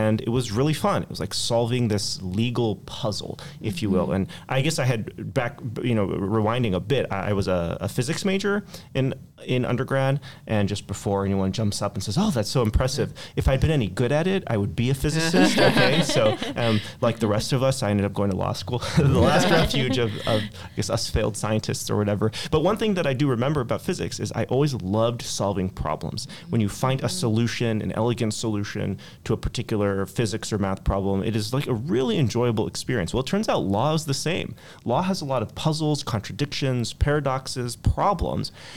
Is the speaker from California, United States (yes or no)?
yes; Palo Alto, California, United States; so I grew up in California. Okay, I grew up in Palo Alto